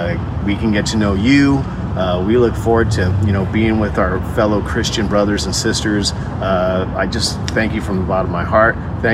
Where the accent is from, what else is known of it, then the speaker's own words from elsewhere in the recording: Santa Clara, California, United States; I grew up in Northern California, Santa Clara, California to be exact. I grew up in a kind of single parent home.